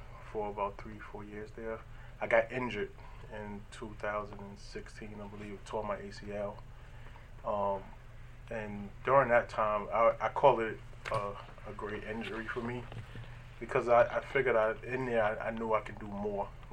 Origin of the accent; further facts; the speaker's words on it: Harlem, New York, United States; now in Kingston, United States; I'm originally from Harlem, New York. I've been in Kingston for 17 years.